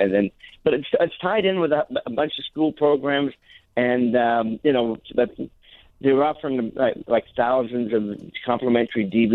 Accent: Australia; I grew up in Australia.

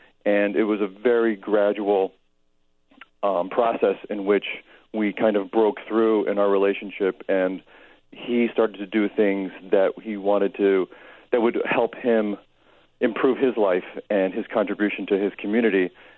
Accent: St. Louis, Missouri, United States; I am. I'm originally from St. Louis, yes.

